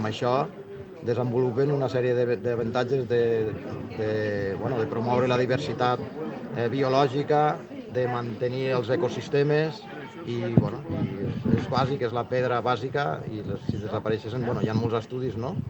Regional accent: Riba-roja d'Ebre, Catalonia, Spain; Nosaltres som de Riba-roja d'Ebre.

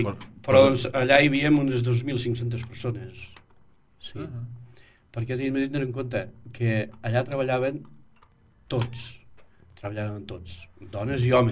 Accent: Marçà, Catalonia, Spain; also born or lived in La Farga de Bebié; jo vaig néixer, sí, a la Farga del Bavier, però... Clar, des de l'edat de 8 anys que doncs, vaig vindre aquí a Marçà, perquè els meus pares, igual la mare que el pare, són fills de Marçà.

